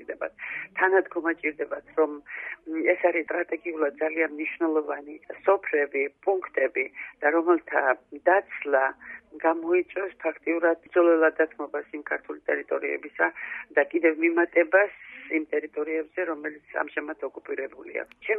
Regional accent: Tskhinvali, Shida Kartli, Georgia; კი, ნამდვილად ცხინვალში დაიბადე. ჩემი ბავშვობის ცხინვალი იყო არაჩვეულებრივი. ეს იყო პატარა, კოპცია, ლამაზი, ძალიან მშვიდი ქალაქი.

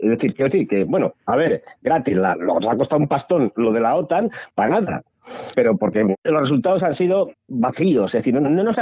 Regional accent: Spain; seguimos siendo esos españoles paletos que están esperando a que lleguen los americanos

